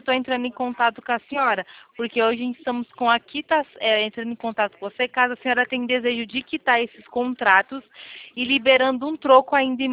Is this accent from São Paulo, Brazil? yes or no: yes; Itatiba, São Paulo, Brazil; Eu também sou aqui de Itatiba.